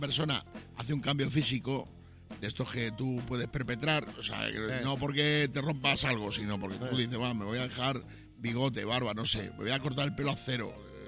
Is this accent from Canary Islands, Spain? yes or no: no; Badajoz, Extremadura, Spain; como yo soy de Badajoz, que estábamos al lado de Portugal.